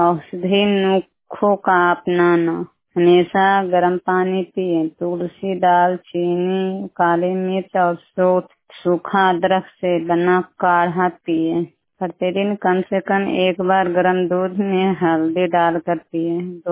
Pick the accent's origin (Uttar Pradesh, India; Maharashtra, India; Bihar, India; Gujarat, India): Bihar, India; Utarnama; उतरनामा panchayat, उतरनामा cluster, उतरनामा गांव है, जिला नालंदा, थाना रहोई, ब्लॉक रहोई के निवासी हूँ।